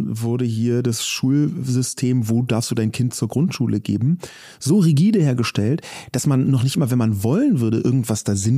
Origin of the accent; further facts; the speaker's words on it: Berlin, Germany; Ich komme ja selber aus Berlin